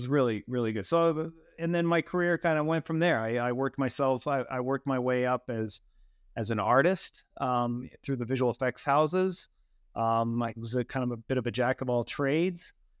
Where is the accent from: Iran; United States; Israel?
United States; moved away as an adult; now in Vancouver, California, United States; I'm based in Vancouver, British Columbia, Canada. I'm originally from the States, but I've been living in Canada for the last 12 years.